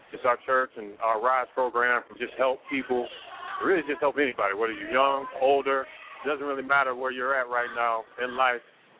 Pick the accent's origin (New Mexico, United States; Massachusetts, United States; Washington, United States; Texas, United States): Washington, United States; Tacoma; I'm from Tacoma, Washington.